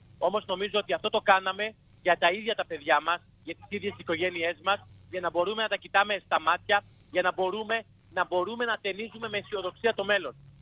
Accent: Macedonia, Greece; εμείς ως Μακεδόνες, ως Έλληνες, ως ομογενείς, ξέρουμε να απαντάμε με αυτό που έχουμε.

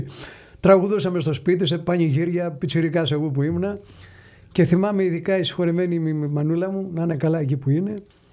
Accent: Argos, Peloponnese, Greece; now in United States; Είμαι από το Άργος της Πελοποννήσου.

